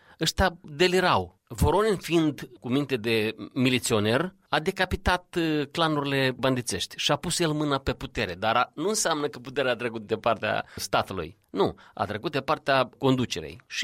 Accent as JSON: {"language": "Romanian", "town": "Florești", "region": "Florești District", "country": "Moldova", "said": "Sunt toți din Florești, de la mine, de raion. Am zis că sunt născut în județul președinților."}